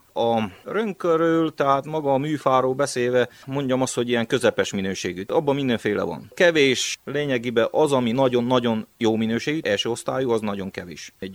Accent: Transylvania, Romania; itthon Romániában magyarok vagyunk, kint Magyarországon pedig románok vagyunk.

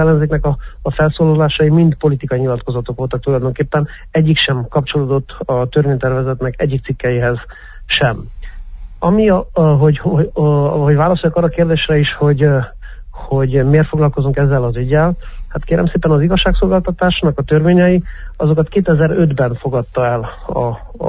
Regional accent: Cluj-Napoca, Cluj County, Romania; mind a ketten kolozsváriak vagyunk, rég ismerjük egymást

